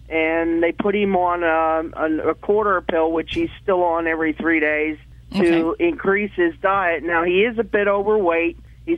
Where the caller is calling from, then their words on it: Burnville, Pennsylvania, United States; Calling from Burnville, Pennsylvania, near Reading. Listen to WEEU.